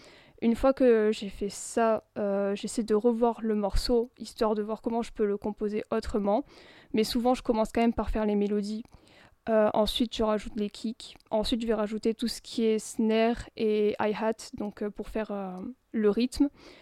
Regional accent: Perpignan, Occitanie, France; also born or lived in Nice; Je suis née à Nice, mais j'ai toujours vécu à Perpignan.

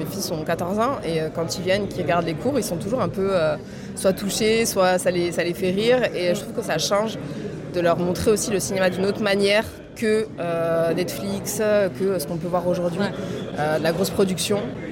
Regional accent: Cabestany, Occitanie, France; Moi, je suis de Cabestany

